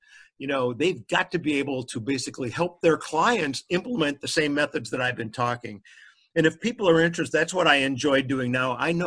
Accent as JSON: {"language": "English", "town": "Chicago", "region": "Illinois", "country": "United States", "said": "and I'm Greek American, incidentally, from Chicago, go Cubs, go Bears."}